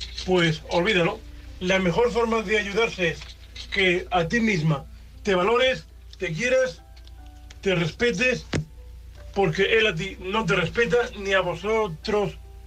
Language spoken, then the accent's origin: Spanish; Murcia, Region of Murcia, Spain; de Murcia, un hombre invidente.